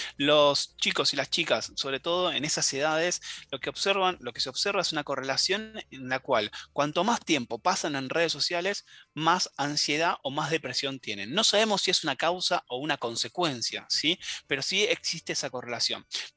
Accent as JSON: {"language": "Spanish", "region": "Buenos Aires", "country": "Argentina", "said": "yo que soy porteño"}